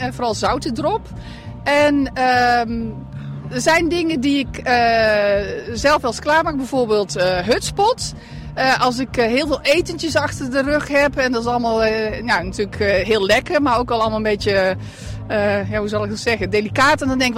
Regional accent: North Brabant, Netherlands; Ik kom zelf uit Brabant.

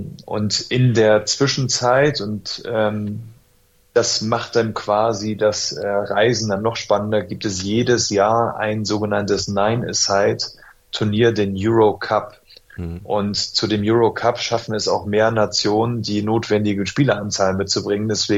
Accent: Germany; born there; ich dann quasi als geborener Deutscher vielleicht auch mal eine andere Perspektive mitnehmen kann

